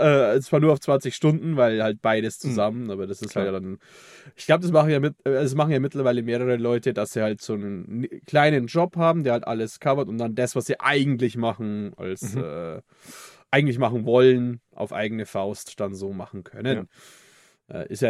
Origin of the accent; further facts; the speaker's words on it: Bavaria, Germany; Ich fühle mich wie ein Oberpfälzer. Das ist meine Heimat. Aber ja, ich bin ja hin und her gerissen zwischen zwei Welten.